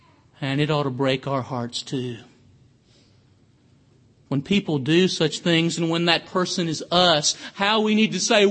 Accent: Tennessee, United States; now in Texas, United States; I am from Tennessee. Thankful to be a Texas preacher.

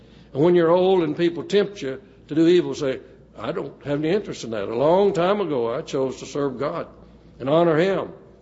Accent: Sherman, Texas, United States; in the old Walnut Street building in Sherman, Texas, my hometown.

